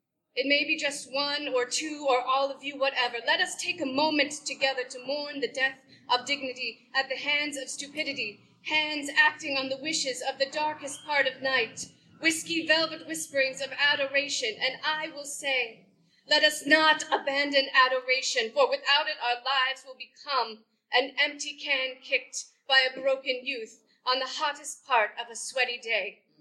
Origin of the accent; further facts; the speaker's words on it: United States; I'm from the United States.